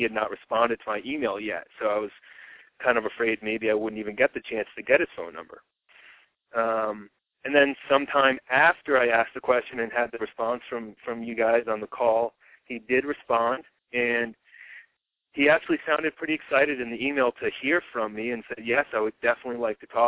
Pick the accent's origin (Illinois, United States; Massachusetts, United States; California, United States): Massachusetts, United States; now in Colorado, United States; I live in Colorado now, and this all occurred. We grew up in Massachusetts, and I was visiting Massachusetts a couple summers ago.